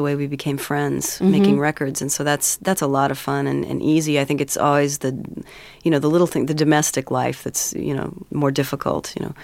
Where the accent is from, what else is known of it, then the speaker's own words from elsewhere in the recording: Glendale, California, United States; also born or lived in East Hollywood / Joshua Tree; Well, actually, I was born in East Hollywood and grew up in Glendale and also Joshua Tree. We had a cabin out there that we spent a lot of time at.